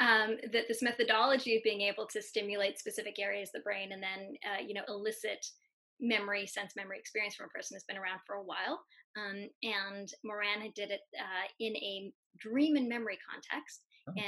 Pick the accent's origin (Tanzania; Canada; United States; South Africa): Canada; So both Michael and I grew up in Canada